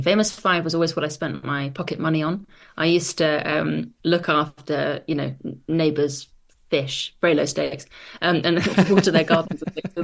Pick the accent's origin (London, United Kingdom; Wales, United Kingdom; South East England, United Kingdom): London, United Kingdom; I grew up in North London and all of the gardens kind of run together.